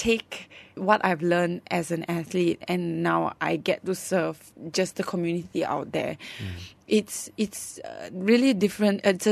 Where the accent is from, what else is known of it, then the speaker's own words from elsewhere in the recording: Malaysia; I feel that is something that we as Malaysian athletes should look up to.